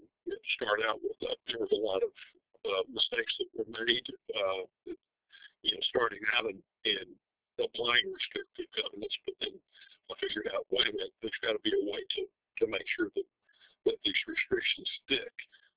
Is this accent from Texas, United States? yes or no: yes; Waco, Texas, United States; As far as my background goes, I graduated from born and raised in Waco, graduated from Baylor in 1977